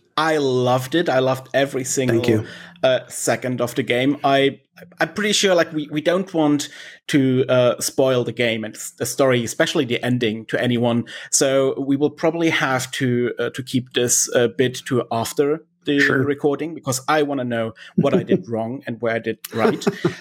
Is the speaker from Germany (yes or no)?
yes; Germany; I'm from Germany, as you have heard, and today's game is also from Germany.